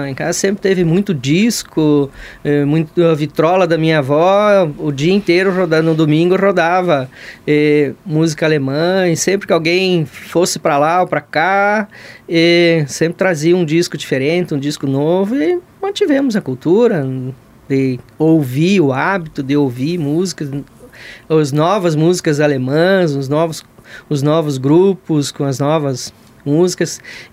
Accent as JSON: {"language": "Portuguese", "region": "Paraná", "country": "Brazil", "said": "Um bom paranaense criado como gaúcho"}